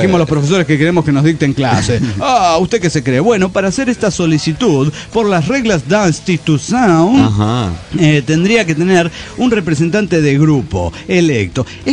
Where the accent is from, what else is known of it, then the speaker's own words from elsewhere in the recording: Argentina; now in Kansas, United States; Me mudé de Argentina a Kansas, Estados Unidos de Norteamérica, hace 15 años.